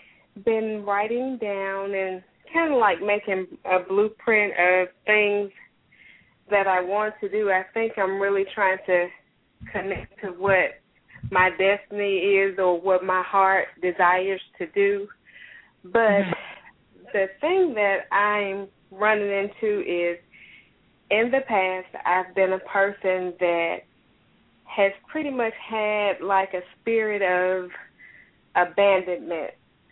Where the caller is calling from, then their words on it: Tennessee, United States; I'm calling from Tennessee.